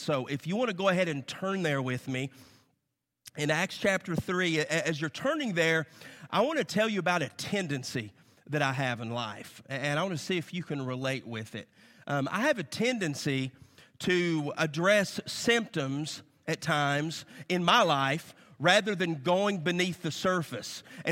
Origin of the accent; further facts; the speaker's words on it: Tennessee, United States; It's because, if you're new here, I'm from East Tennessee, so I still cheer for my Vols, whether they win or whether they lose.